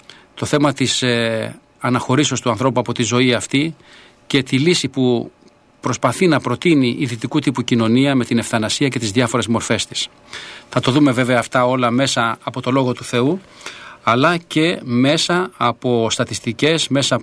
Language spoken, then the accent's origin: Greek; Greece; Και εμείς ιδιαίτερα σαν Έλληνες έχουμε αυτή τη μεγάλη ευθύνη απέναντι στον Κύριο